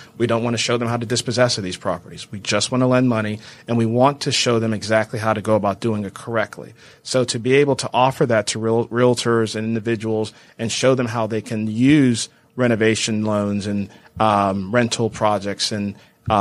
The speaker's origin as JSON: {"language": "English", "town": "Houston", "region": "Texas", "country": "United States", "said": "I'm originally from Houston"}